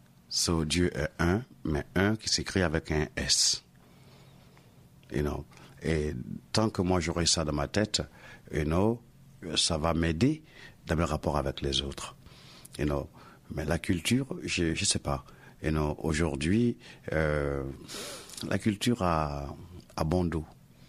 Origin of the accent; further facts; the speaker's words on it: Abidjan, Côte d’Ivoire; ma choriste, on vient du même quartier, d'Abidjan, on vient du même village.